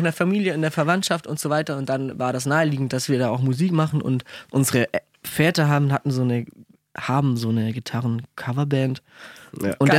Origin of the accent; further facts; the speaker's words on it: Vogt, Baden-Württemberg, Germany; ich bin mit dem Bus zur Schule in Ravensburg, aber aufgewachsen in Vogt